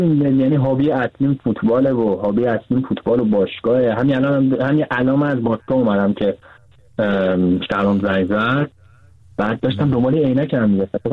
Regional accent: southern Iran, Iran; also born or lived in Isfahan; now in Mannheim, Germany; ما تو ایران اصفهان بودم، ولی اصفهانی نیستم، جنوبی هم.

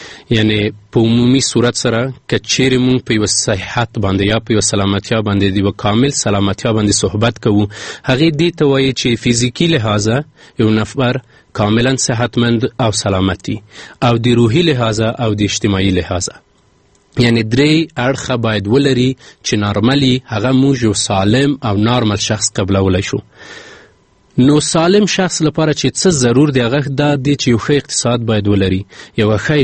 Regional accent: Afghanistan; زه هم له افغانستان یم، افغان یم

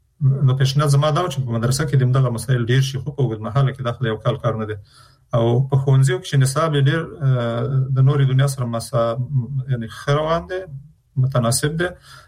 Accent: Afghanistan; نو چون موږ د افغانستان خلک یو، د افغانستان په هر فرد که هغه نظام کې که بیرون د نظام یې موږ پرې مکلفیت لرو

